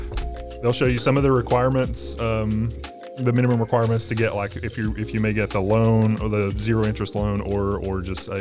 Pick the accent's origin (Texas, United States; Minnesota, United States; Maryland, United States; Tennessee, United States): Tennessee, United States; I'm going home. I'm from Tennessee. I'm going back home to spend time with family